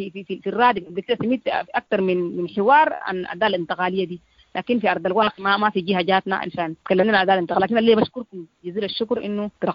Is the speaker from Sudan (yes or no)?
yes; Sudan; مش نحن برضه مرأة مش جزء من السودان، مش نحن سودانيين